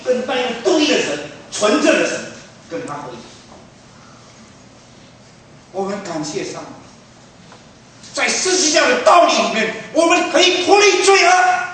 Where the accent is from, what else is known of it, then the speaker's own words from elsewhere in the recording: Fuzhou, Fujian, China; 我是福州人，所以我敢讲这个东西啊。福州人很客气，